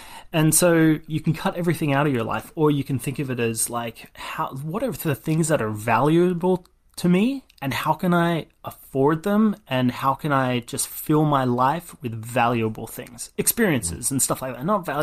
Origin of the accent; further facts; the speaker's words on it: Australia; now in United States; I was born and raised in Australia